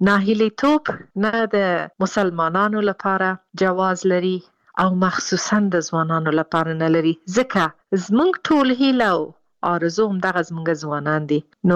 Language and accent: Pashto; Afghanistan; زه د افغانستان نه باندې یم زه ورځې شمیرم چې زه بیرته کله خپل ملک ته ځم